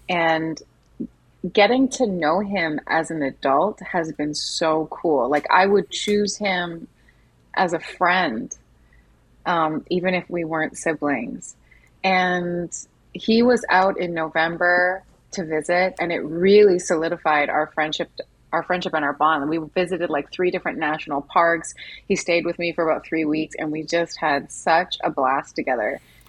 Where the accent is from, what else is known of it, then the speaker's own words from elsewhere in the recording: Canada; But we're not actually Irish. We're Canadian. Mm-hmm. Through and through and through. I mean, all the way back into the 1800s. I'm talking like poor, living in a tar shack with 12 other people.